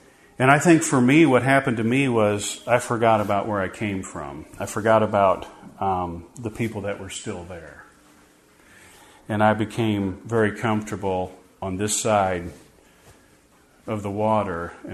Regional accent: Iowa, United States; I'm from Iowa, so Illinois people, you know what I'm talking about.

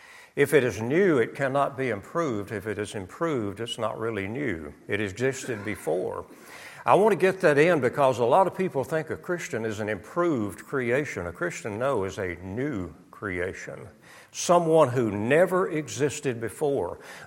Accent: Arkansas, United States; We had Ouachita Valley, where I grew up in Ouachita County, Arkansas.

